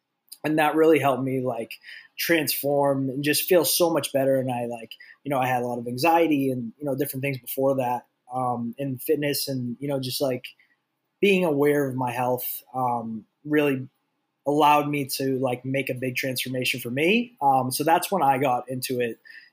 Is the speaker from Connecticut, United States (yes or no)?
no; Boston, Massachusetts, United States; now in Los Angeles, United States; I'm from Boston originally. I was actually, like, before I moved out to LA, I was working at a full-time desk job in Boston.